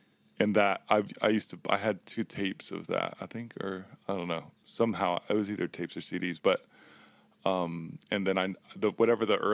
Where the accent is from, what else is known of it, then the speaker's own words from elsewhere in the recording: Virginia Beach, Virginia, United States; also born or lived in Philippines / Japan; now in Richmond, United States; I grew up in Virginia Beach. Well, I grew up in a lot of places. Virginia Beach, the Philippines, Japan, and then ended up